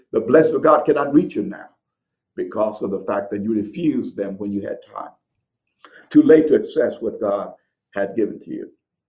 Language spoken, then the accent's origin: English; St. Louis, Missouri, United States; I'm from St. Louis, and the Gateway Arch is there.